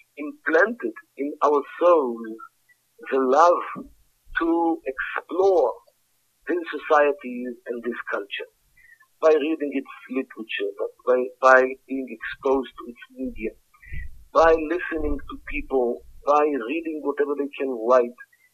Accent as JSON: {"language": "English", "country": "Israel", "tie": "born there", "first_language": "Yiddish", "second_language": "English", "said": "I was born to parents who came from Poland to Eretz Israel in the 30s. And my mother tongue is Yiddish. So Arabic is not my language."}